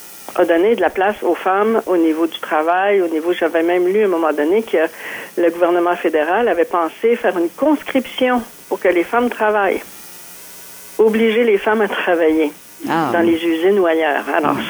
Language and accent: French; Saint-Hyacinthe, Quebec, Canada; En tout cas, moi, je suis de Saint-Hyacinthe